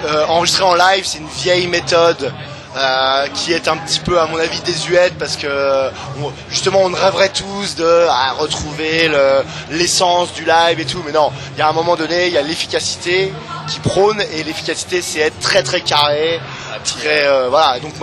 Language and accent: French; Paris, Île-de-France, France; On est de Paris.